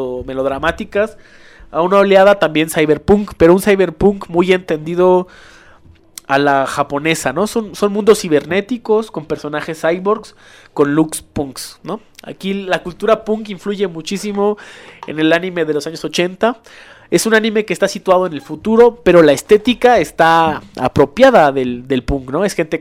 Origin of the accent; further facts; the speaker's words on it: Mexico; México y en América Latina estamos muy familiarizados con el anime porque están en nuestro idioma y en nuestro acento.